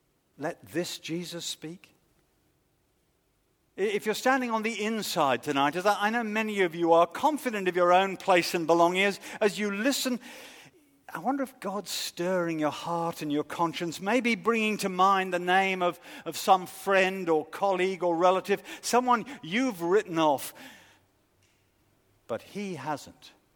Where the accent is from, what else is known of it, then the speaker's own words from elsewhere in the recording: United Kingdom; He's Lebanese, I'm proper Brit. You know, he's the son of a militia leader, I'm the son of a city businessman.